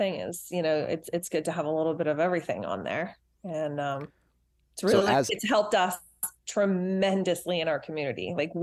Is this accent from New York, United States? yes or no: yes; New York, United States; I'm originally from New York and her family is from Long Island.